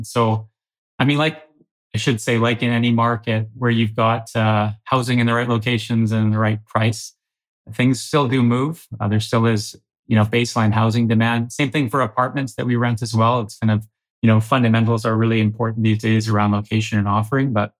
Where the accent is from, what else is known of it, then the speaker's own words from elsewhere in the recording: Kelowna, British Columbia, Canada; born and raised in Kelowna, and love being able to do what we do here in this amazing city